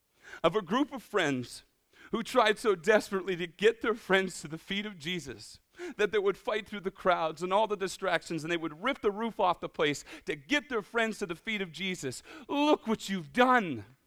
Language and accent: English; Erie, Pennsylvania, United States; I grew up in Erie, PA, and I grew up about 10 blocks from downtown.